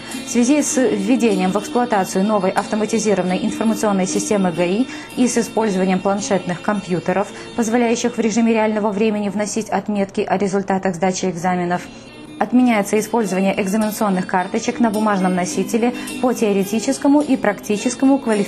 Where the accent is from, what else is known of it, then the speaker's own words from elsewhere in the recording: Belarus; мы, белорусы, мудрые, достойные и свободные люди.